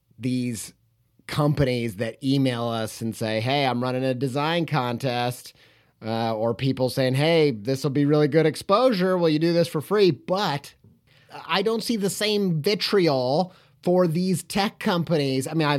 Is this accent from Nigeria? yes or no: no; Indiana, United States; Longtime listeners will know I grew up in Indiana. I lived all over the place, really, but probably in my childhood spent the most time living in Indiana and the southern half of Indiana.